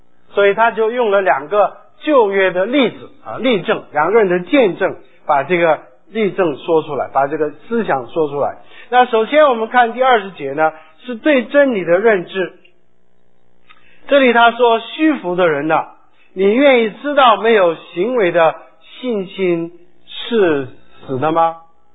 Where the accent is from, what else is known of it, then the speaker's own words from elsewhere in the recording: Guangdong, China; 像广东，我们广东人骂人的时候就说你猴蠢呢